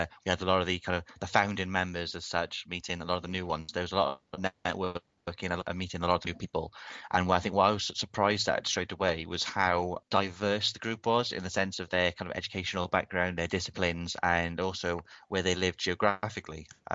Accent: Wales, United Kingdom; I know that if I was told that I'm not on it purely because I'm Welsh, I don't think that would be particularly good.

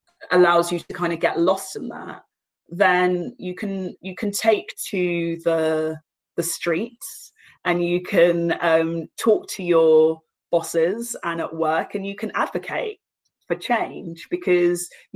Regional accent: London, United Kingdom; I grew up in Battersea in Southwest London, so really central.

